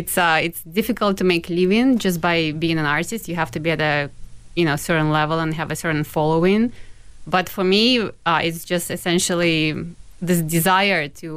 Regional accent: Minsk, Belarus; English is a second language; When I was growing up in Minsk, I went to a specialized art school.

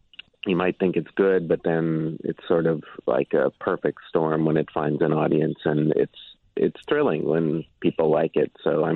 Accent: Neenah, Wisconsin, United States; I'm not. I'm from Neenah, Wisconsin.

